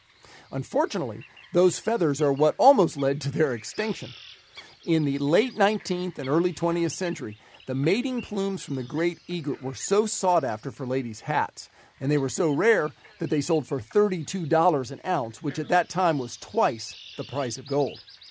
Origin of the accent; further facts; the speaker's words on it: Florida, United States; whether you're in a boat as a kid, as I was when I grew up in Florida